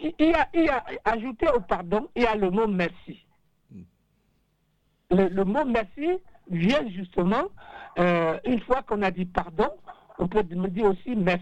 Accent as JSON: {"language": "French", "country": "Cameroon", "said": "Je suis du Cameroun, mais je suis né à 600 km de la ville, dans un tout petit village où la voiture y vient une fois par mois."}